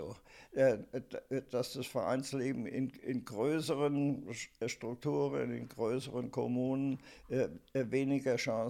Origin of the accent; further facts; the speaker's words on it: Friedrichsdorf, Hesse, Germany; now in Rüsselsheim, Germany; ich kannte in Friedrichsdorf, in meiner Heimat, niemanden mehr. Und hier in Rüsselsheim kannte ich, wie man so schön sagt, Gott und die Welt.